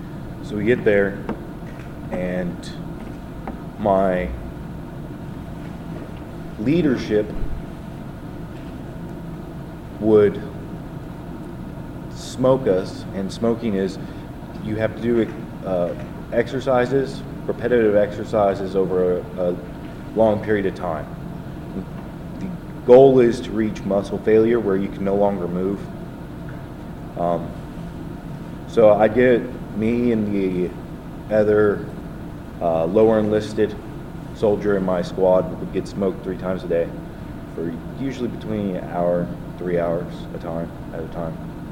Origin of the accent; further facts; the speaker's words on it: Fort Hood, Texas, United States; I grew up in Fort Hood. When I turned 18, I moved away, got a job.